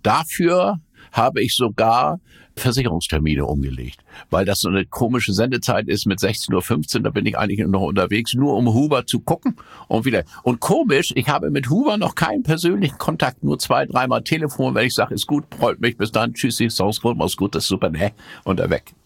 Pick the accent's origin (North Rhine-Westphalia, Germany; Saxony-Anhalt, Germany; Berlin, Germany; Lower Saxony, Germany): Lower Saxony, Germany; Stade; Also ich bin an der Elbe geboren, in Stadersand, beziehungsweise Stadersand-Brunshausen.